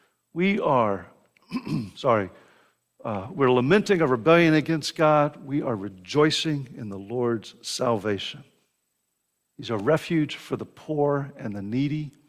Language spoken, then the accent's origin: English; Dallas, Texas, United States; When I was a little boy, I grew up in Dallas. Started off on a farm in Plano. And then we moved into Dallas.